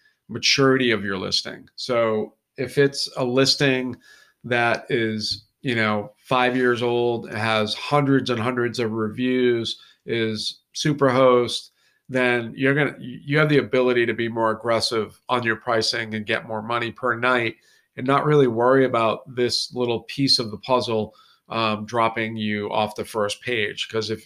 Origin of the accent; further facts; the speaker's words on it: New England, United States; And yeah, we say wicked a lot because we're from New England.